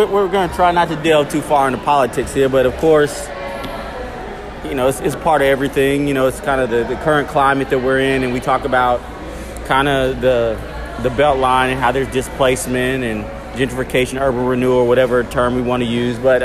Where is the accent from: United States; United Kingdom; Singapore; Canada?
United States; Texas; now in Atlanta, United States; You know, I was born and raised in Texas, and, like, I've been here. And, like, Texas is always going to be home